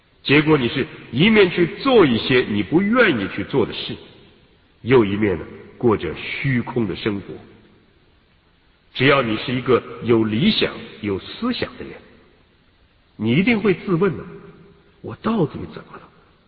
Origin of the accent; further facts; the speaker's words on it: China; 我们中国人就用祭天和敬畏天呢来参拜。